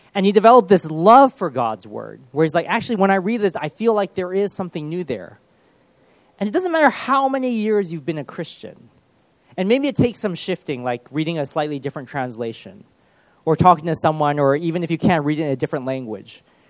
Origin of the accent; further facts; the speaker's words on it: United States; Growing up in the States, because I had grown up and went to a church for the most of my life, I had thought I knew it all.